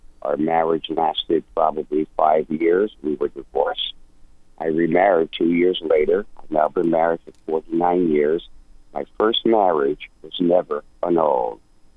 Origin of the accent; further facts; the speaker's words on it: Connecticut, United States; I'm from Connecticut, and I have a question.